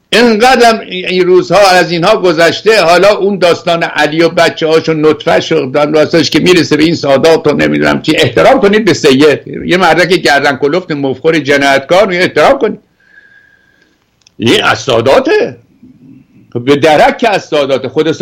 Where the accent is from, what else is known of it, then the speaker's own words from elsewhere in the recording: Iran; moved away; also born or lived in France; سال 1974 که مخلص از ایران بیرون آمدم